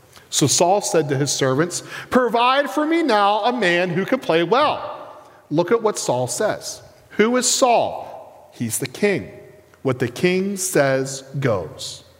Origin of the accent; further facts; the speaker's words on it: Maine, United States; I don't know if it's because I'm a Mainer. I don't know if it's because I'm American.